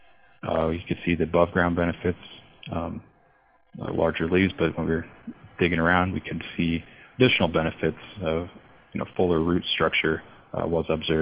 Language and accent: English; Nebraska, United States; I'm originally from Nebraska, so that's why they get a shout out with their Plant Disease Center